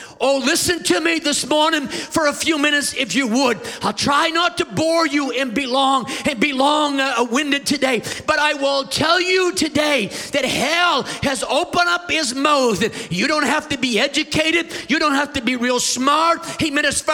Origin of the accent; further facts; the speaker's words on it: Canada; also born or lived in Maine, United States; I am a Canadian, man, I have lived in Maine, I've traveled around the world, and so my accent is terrible, okay?